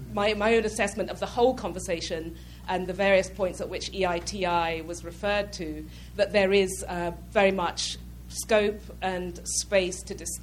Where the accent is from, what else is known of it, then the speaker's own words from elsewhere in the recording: Nigeria; And I, as a Nigerian, then said